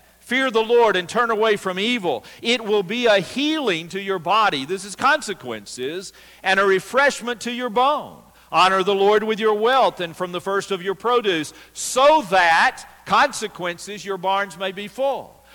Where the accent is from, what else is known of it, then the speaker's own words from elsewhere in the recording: Georgia, United States; I grew up around Six Flags Over Georgia. And when I was growing up at Six Flags Over Georgia, they had this neat ride.